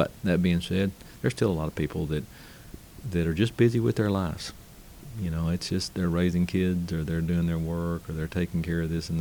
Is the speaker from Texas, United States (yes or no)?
yes; Waco, Texas, United States; I grew up in Waco, and I love the town.